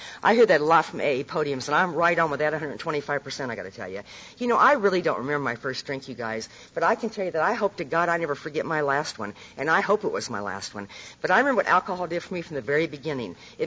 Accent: Nebraska, United States; born or raised there

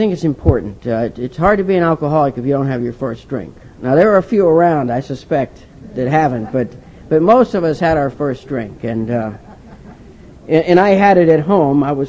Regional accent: Ohio, United States; born there; I was born in a small town in Ohio. Tell everybody that I have 10 brothers and sisters. I'm Irish, and I won't tell you what church I go to.

